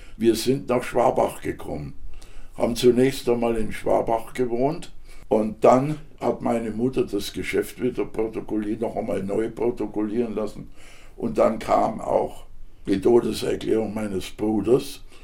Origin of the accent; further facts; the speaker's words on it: Žatec, Ústí nad Labem Region, Czechia; accent: Saaz dialect; wenn ich Saatzer Dialekt höre oder einen Saatzer treffe